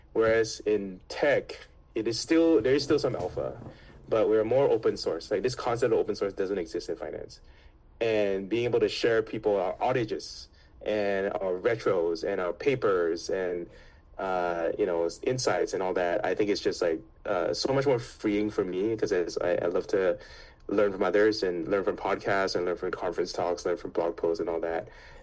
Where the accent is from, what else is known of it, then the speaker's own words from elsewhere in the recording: Singapore; moved away as an adult; now in United States; Born and raised in Singapore, where we say Wang is the Wang.